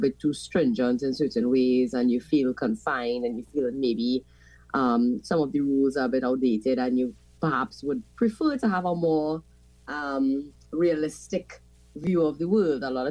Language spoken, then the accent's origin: English; San Fernando, Trinidad & Tobago; I describe myself to people as a real South girl. I was born in San Fernando. I've lived all my life, except for brief periods when I attended university and so on. I've lived all my life in San Fernando.